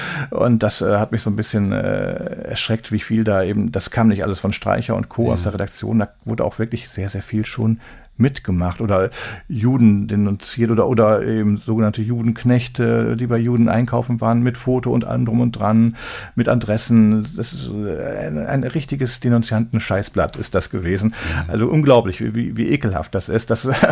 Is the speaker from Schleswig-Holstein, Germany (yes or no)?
no; Cologne, North Rhine-Westphalia, Germany; weil ich kannte als Wessi, als Kölner, kannte ich halt die Ansichtskartenfotos aus Berlin